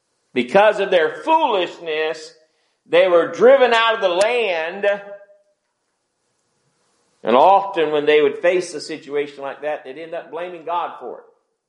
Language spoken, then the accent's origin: English; Wewahitchka, Florida, United States; born there; also born or lived in Marianna; If you think that's funny, I was born in Wewaukitchika, Florida. So, sorry for the accent, but you know, I got it naturally.